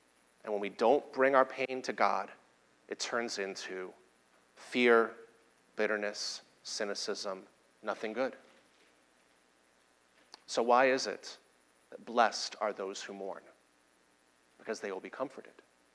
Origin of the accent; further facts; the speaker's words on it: Houston, Texas, United States; I was born in Houston, grew up going to Houston Rodeo, but I haven't been to any Texan weddings